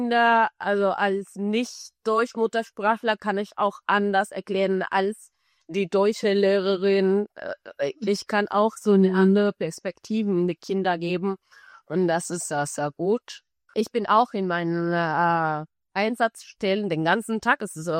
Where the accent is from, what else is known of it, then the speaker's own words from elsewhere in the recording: Cuba; German is a second language; moved away as an adult; now in Germany; ich habe auf meinem Heimatland, also auf Kuba, habe ich vorher ein Studium abgeschlossen, eine Germanistikstudium abgeschlossen